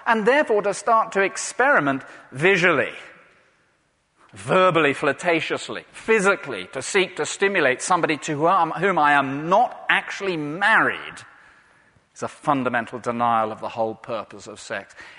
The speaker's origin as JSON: {"language": "English", "region": "England", "country": "United Kingdom", "said": "I am sufficiently English not to go up and say, excuse me, are you a biological miracle?"}